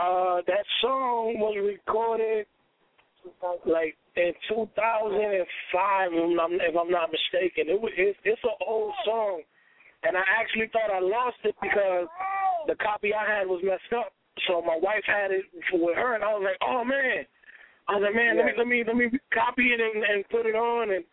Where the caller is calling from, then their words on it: Tampa, Florida, United States; I'm calling from Tampa, Florida. 813, stand up. 305, stand up.